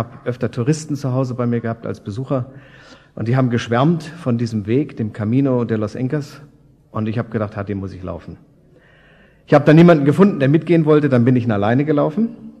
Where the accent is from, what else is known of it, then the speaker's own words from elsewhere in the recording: Hanover, Lower Saxony, Germany; born there; Und ich bin Flachland-Tiroler, gebürtiger Hannoveraner.